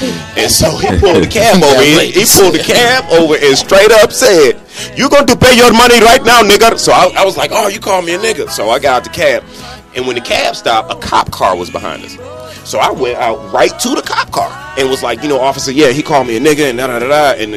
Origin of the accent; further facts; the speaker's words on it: Washington, District of Columbia, United States; also born or lived in Trinidad and Tobago; I'm from Trinidad and Tobago, but I grew up in Washington, D.C.